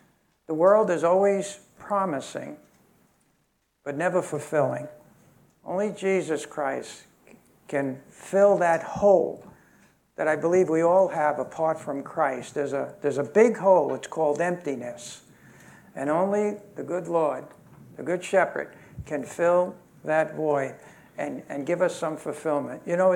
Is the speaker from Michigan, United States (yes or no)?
no; Brooklyn, New York, United States; let alone I was from Brooklyn. I made up my own language, you know.